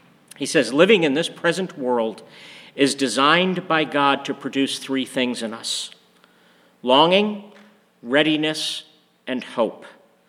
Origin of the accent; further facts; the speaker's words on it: Pennsylvania, United States; When I grew up in Pennsylvania, it was junior high, 7th, 8th, and 9th grade.